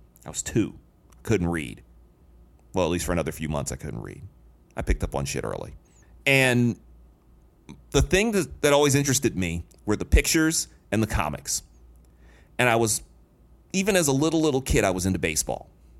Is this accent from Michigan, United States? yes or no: yes; Detroit, Michigan, United States; When I grew up in Detroit, one of the main names that I will always remember from early television back in the 80s